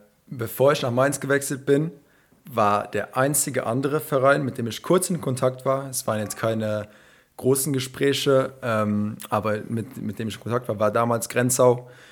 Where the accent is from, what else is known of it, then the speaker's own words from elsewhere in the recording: Luxembourg; first language Serbian; German is a second language; ich bin halt in Luxemburg geboren. Mit meiner Schwester und zwei anderen Brüdern sind wir halt in Luxemburg aufgewachsen, aber natürlich zu Hause halt Serbisch gesprochen, auch immer Sommerferien, immer in Serbien oder in Griechenland mit dem Rest der serbischen Familie immer verbracht.